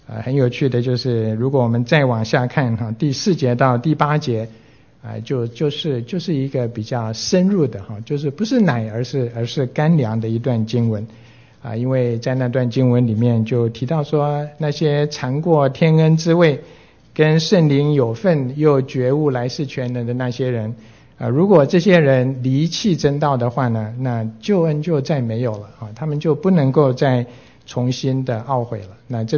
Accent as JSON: {"language": "Chinese", "country": "China", "said": "那就有点这个像我们中国人讲的如鲠在喉"}